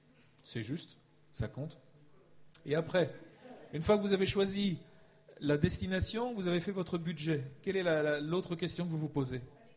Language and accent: French; Brittany, France; moi, je suis breton et le désert, je ne suis pas trop habitué. Je connais les monts d'Arrée un peu